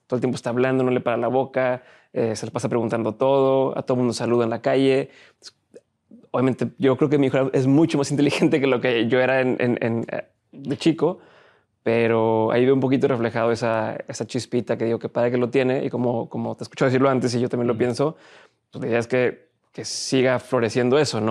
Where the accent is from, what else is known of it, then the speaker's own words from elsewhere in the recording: Monterrey, Nuevo León, Mexico; De aquí de Monterrey. Yo soy aquí de Monterrey